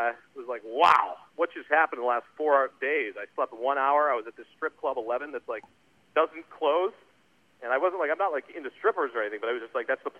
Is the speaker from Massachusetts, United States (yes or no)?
yes; Boston, Massachusetts, United States; now in Los Angeles, United States; I was raised in Boston.